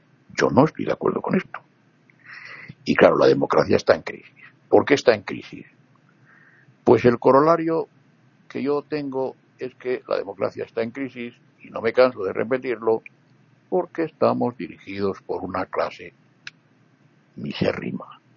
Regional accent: Spain; Hay un partido político que está en vías de extinción, que se llama Podemos, aquí en mi país, que tuvo 71 diputados, todo un éxito electoral, 71 diputados, y que su líder fue vicepresidente del gobierno español.

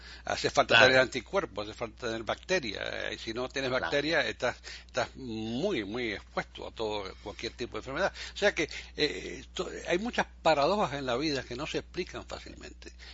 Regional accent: Cuba; Sí, yo soy cubano

